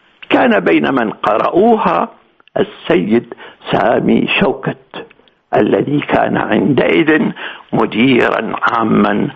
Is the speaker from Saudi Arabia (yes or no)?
no; Iraq; مثلما نشعر بأننا كعراقيين مدينون